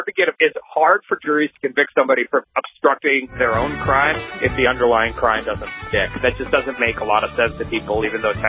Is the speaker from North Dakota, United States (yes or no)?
yes; North Dakota, United States; You know, we're all from North Dakota. We understand where he's at.